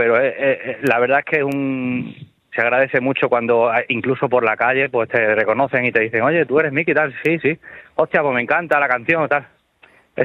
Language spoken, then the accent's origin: Spanish; Robledillo de Gata, Extremadura, Spain; en Robledillo de Gata y tan feliz, ¿sabes? O sea, que tampoco, porque además me encanta tocar en mi tierra.